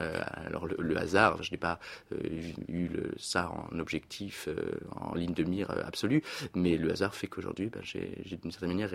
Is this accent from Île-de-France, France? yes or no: no; Strasbourg, Grand Est, France; l'Institut d'études politiques de Strasbourg, qui était ma ville natale et la ville où j'ai fait ma scolarité.